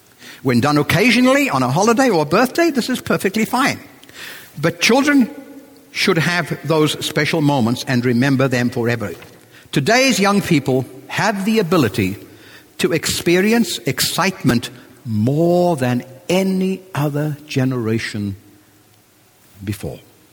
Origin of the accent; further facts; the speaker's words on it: South Africa; I was bored a lot when I was a kid. I grew up in South Africa. There was no television in my day.